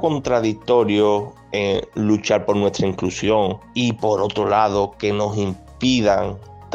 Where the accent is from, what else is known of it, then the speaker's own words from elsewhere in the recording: Andalusia, Spain; soy andaluz y soy artista con acondroplasia.